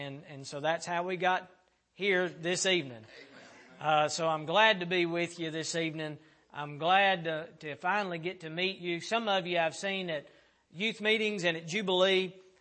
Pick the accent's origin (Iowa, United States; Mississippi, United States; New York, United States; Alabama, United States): Mississippi, United States; also born or lived in Arkansas; Originally, I was born in Arkansas, but I was raised in Mississippi. My dad's a pastor there, and that's all that I really remember.